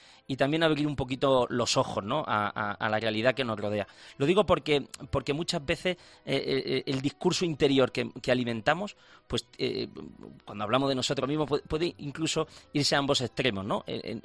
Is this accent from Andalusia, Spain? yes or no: yes; Granada, Andalusia, Spain; En Granada, que yo soy granadino, decimos, bueno, esto es muy de Jaén, ¿no?